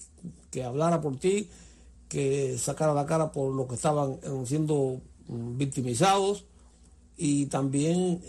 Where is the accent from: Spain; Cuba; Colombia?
Cuba; me duele como pueblo, como cubano